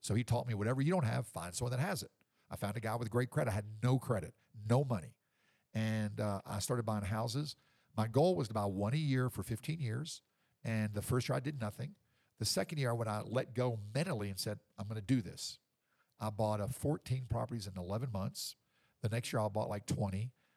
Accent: Nashville, Tennessee, United States; now in Medellin, Colombia; 20 years, and even stranger, I'm from Nashville, Tennessee, and my whole family's going, where are you? What are you doing? Why? I came here 20 years ago.

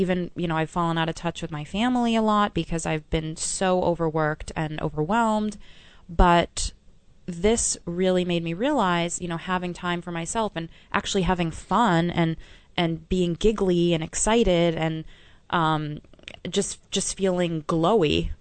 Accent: Boston, Massachusetts, United States; my family, I'm originally from Boston, but they were coming down to New York

